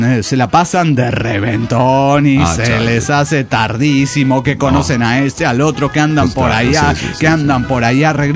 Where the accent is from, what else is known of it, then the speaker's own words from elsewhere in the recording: Saltillo, Coahuila, Mexico; de Saltillo, Coahuila.